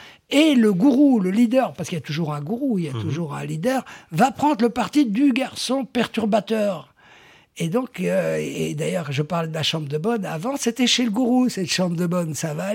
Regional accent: Brussels, Belgium; moi, je viens de Bruxelles, donc je viens du Brabant flamand.

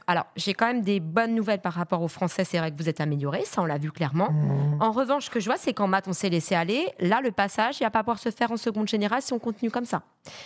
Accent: Grand Est, France; Je suis de l'Alsace, hein, rédactrice.

